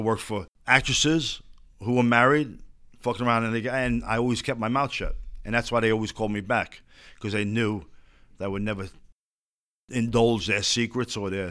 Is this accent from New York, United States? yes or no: yes; New York, United States; Yeah, I'm from New York. I still live in New York.